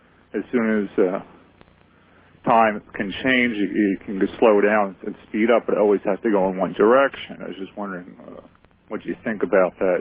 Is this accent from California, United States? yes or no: no; Philadelphia, Pennsylvania, United States; I'm from Philadelphia, and I know you're talking much about time travel